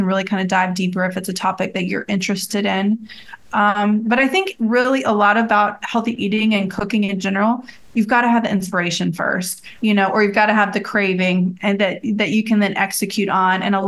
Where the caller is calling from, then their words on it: Birmingham, Alabama, United States; I am just down the road in Birmingham, Alabama.